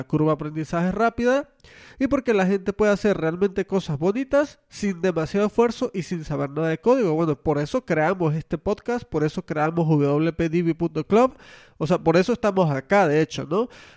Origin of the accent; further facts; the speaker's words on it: Venezuela; now in Monterrey, Mexico; Como algunos ya sabrán, yo soy de Venezuela, había vivido toda mi vida en Venezuela y el clima de Venezuela es un clima bastante estable y sobre todo caribeño, caluroso.